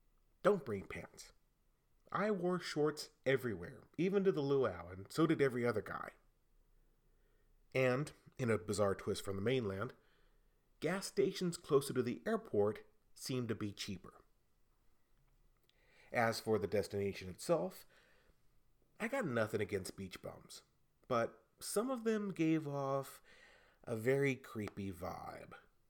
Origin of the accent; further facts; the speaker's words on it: Texas, United States; Now, tourists to my hometown often mispronounce names, like it's not Bexar, it's Bear.